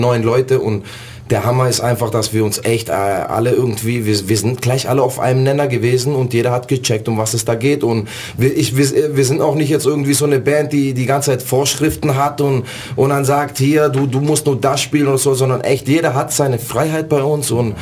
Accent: Tübingen, Baden-Württemberg, Germany; Ich bin zum Beispiel aus Tübingen.

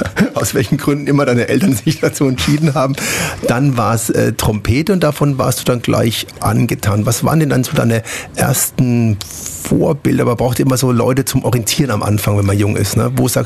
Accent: Würzburg, Bavaria, Germany; weil ich komme aus Würzburg, da ist es ja analog, wir hatten ja auch sehr große Ami-Kasernen

